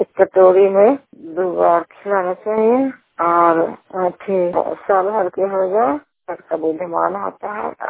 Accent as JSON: {"language": "Hindi", "region": "Bihar", "country": "India", "said": "छत्तीसगढ़ के रहने वाले हैं, थाना हिंसा जिला नालंदा के निवासी हैं।"}